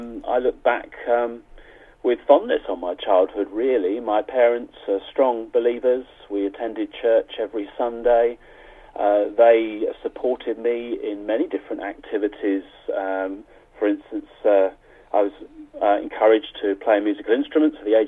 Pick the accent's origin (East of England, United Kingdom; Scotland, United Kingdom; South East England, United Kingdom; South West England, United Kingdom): East of England, United Kingdom; Cambridge; now in London, United Kingdom; I'm originally from Cambridge, from the town or city of Cambridge. And that's where my parents still live. So for the first 18, 19 years of my life, I was, as I like to say, born and educated in Cambridge.